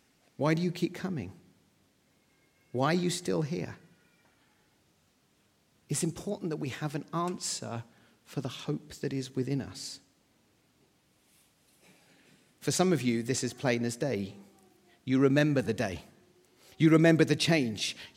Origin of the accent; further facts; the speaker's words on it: England, United Kingdom; Actually, we got more opposition for being English at that time than for being Christians.